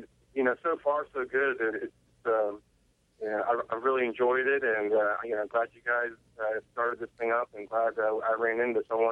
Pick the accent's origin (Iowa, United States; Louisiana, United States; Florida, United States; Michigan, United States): Florida, United States; Orlando; I mean, I grew up in Orlando and played a lot down there. Then I kind of bounced around.